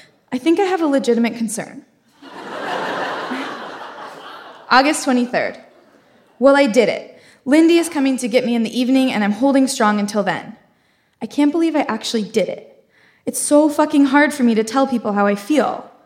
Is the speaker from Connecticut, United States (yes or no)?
no; Corvallis, Oregon, United States; I grew up in Corvallis, Oregon. Which is consistently voted one of the safest, best, greenest cities in the U.S.